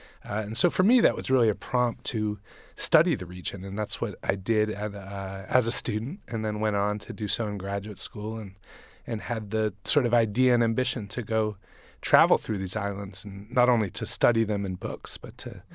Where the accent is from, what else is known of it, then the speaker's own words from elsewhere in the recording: Vermont, United States; also born or lived in Boston; I grew up mostly in Vermont. Was born in Boston, but grew up in Vermont.